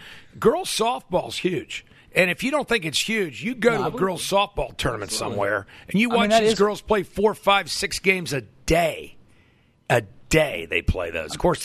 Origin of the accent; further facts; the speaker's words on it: United States; I mean, it's tough being an American sometimes.